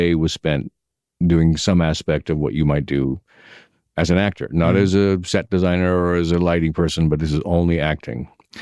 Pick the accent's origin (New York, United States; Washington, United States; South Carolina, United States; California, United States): Washington, United States; Yakima; I grew up in Yakima.